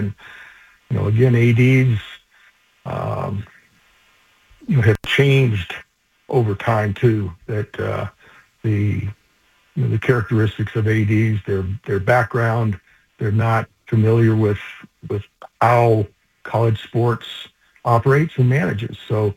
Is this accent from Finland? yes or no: no; Washington, United States; also born or lived in Oregon; I was born in Oregon and raised in Washington, so I've got a lot of roots in the Pac-12.